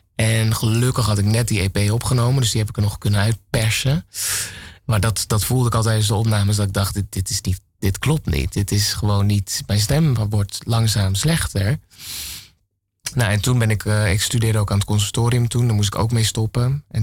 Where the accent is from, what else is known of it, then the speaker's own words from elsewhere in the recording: Gorinchem, South Holland, Netherlands; now in Amsterdam, Netherlands; ik kom uit, nou ja, ik woon in Amsterdam en officieel uit Gorinchem.